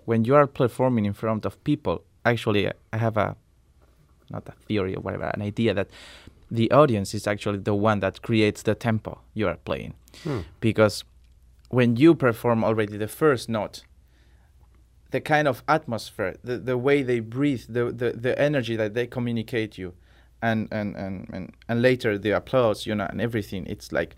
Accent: Andalusia, Spain; You know, I come from South Spain, so we are very passionate people, you know.

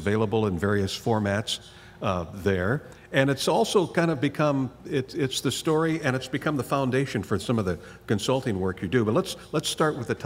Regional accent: Sioux Falls, South Dakota, United States; I grew up in Sioux Falls, okay, I'm a city boy.

